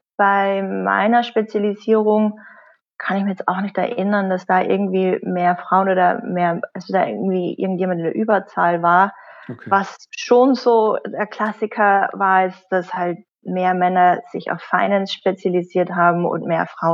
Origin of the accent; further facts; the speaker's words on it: Carinthia, Austria; moved away as an adult; now in Vienna, Austria; Groß geworden bin ich in Österreich, in Kärnten, und bin dann mit 18 so schnell wie möglich in die größte Stadt gegangen und habe dann in Wien studiert.